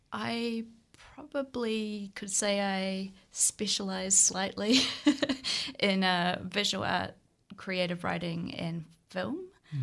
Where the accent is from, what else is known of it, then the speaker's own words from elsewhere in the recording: Waikato, New Zealand; also born or lived in Tokoroa; To introduce myself … I was born in Tokoroa, raised in the Waikato. I am a queer, non-binary Pākehā person